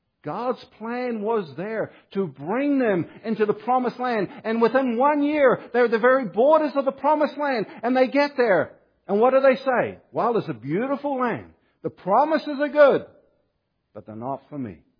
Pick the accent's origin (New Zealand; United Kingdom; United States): New Zealand; also born or lived in Australia; I know, I'm from New Zealand and Australia.